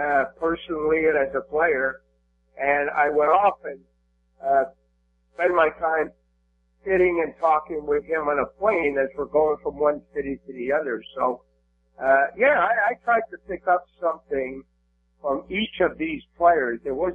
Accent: Gatineau, Quebec, Canada; also born or lived in Ottawa, Canada; I didn't even know where that was, because I was from Hull, Quebec, and Ottawa, Ontario.

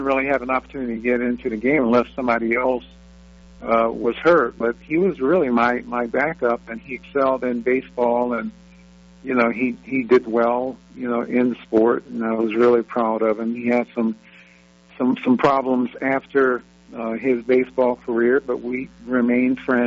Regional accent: South Carolina, United States; I was from South Carolina. The only games you got down in South Carolina back during the 60s, you get the Baltimore Colts.

